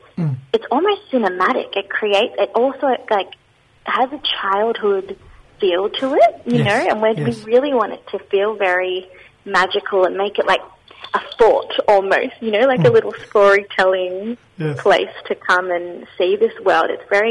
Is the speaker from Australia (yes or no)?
yes; Parramatta, New South Wales, Australia; I'm here on Darug country, so I grew up on Darug country in Parramatta